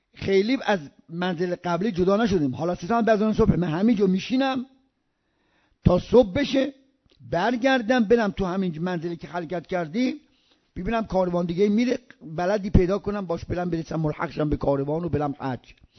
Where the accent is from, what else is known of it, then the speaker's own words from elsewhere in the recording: Rasht, Gilan, Iran; من بچه رشتم، اینجا ترکیه است